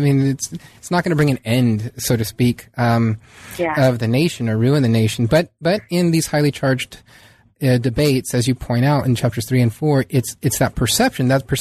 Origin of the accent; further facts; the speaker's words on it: San Diego, California, United States; I mean, I grew up in San Diego, and there's a very small Little Italy there